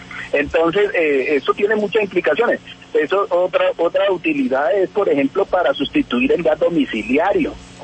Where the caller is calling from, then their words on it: Manizales, Caldas, Colombia; Yo nos vinimos de Pasto hasta Manizales. Y a propósito, en este momentico estoy en Manizales.